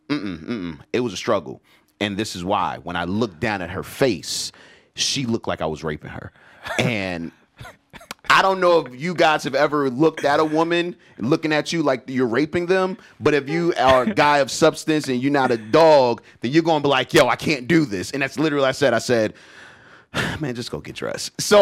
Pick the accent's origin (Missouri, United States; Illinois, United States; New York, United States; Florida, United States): New York, United States; The Bronx; I'm from the Bronx. Born and raised. You know, gunshots put us to sleep.